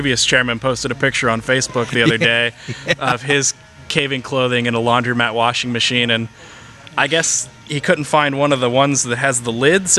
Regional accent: Pennsylvania, United States; now in Indiana, United States; I'm actually from Pennsylvania, but I just moved out to Indiana this past October

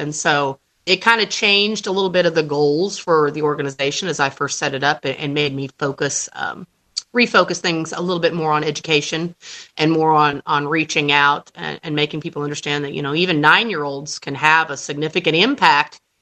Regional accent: Hannibal, Missouri, United States; My fellow citizens and the folks that I grew up with there in Hannibal have embraced it.

